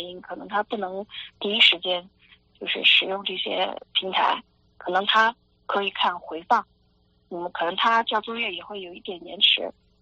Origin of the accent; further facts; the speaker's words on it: China; 像中国的一些著名的著作，我们中国人都知道的